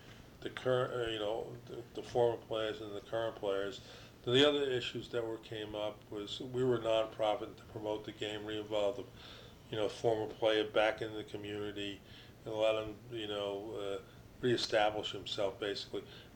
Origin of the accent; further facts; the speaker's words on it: New Jersey, United States; And he's got a Southern accent, and I'm from Jersey, you know?